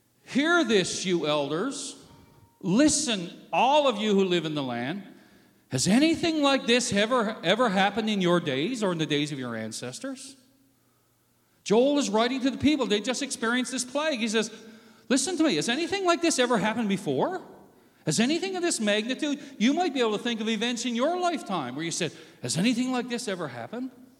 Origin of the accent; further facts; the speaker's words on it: Newfoundland and Labrador, Canada; I grew up in Newfoundland in the days of the cod moratorium when the cod fishery that the province of Newfoundland depended on collapsed because of overfishing by foreigners and so on.